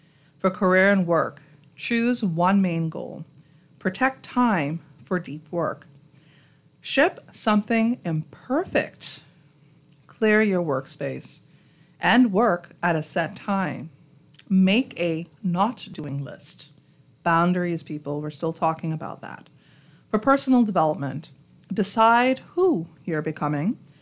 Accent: Long Island, New York, United States; I'm from Long Island, my hand heavy

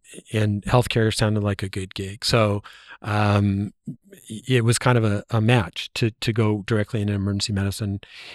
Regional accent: Los Angeles, California, United States; I grew up in Los Angeles.

